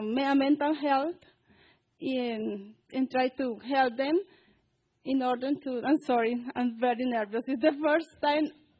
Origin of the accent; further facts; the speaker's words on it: Colombia; English is a second language; now in United States; I'm from Colombia, that is in South America.